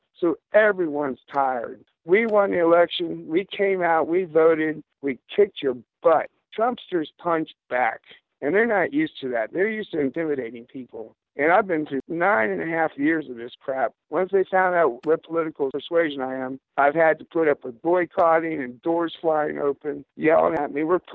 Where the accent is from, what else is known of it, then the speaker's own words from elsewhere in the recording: Florida, United States; moved away as an adult; also born or lived in New Orleans, Louisiana; I'm from the South, actually, Florida and New Orleans and all that. And I went through Katrina, so I came up here